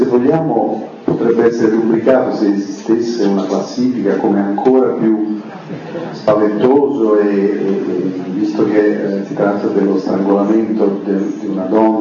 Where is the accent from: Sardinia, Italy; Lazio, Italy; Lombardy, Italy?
Lazio, Italy; Rome; in quanto romano